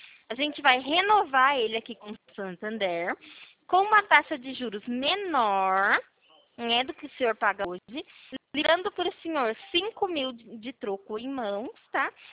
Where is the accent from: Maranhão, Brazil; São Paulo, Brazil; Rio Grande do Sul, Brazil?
São Paulo, Brazil; Araras; eu tô falando aqui de Araras, né? Que por conta da pandemia, eu tô aqui na minha cidade natal, que é Araras.